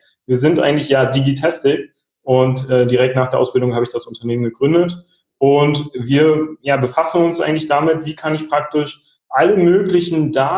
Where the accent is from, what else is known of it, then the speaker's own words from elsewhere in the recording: Berlin, Germany; Wir kommen aus Berlin und ich bin auch ursprünglich Berliner.